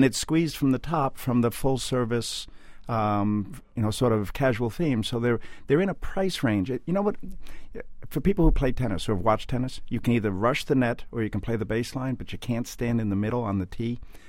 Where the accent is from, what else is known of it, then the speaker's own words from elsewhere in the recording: Long Island, New York, United States; I grew up on Long Island, and when I was in high school